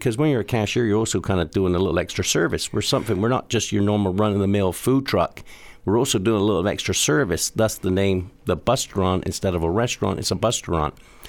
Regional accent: Bristol, South West England, United Kingdom; moved away as an adult; now in United States; Love the fact that it was born in my hometown of Bristol, England. So that's where I was born and bred. I came to the States when I was 21. So Bristol means a lot to me.

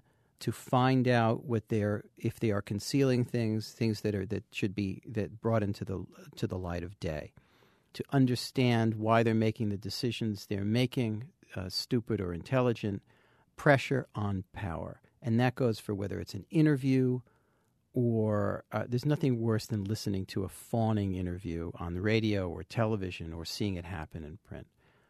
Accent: New Jersey, United States; Well, I grew up in New Jersey, and in a town that I saw or perceived as not exactly the height of excitement.

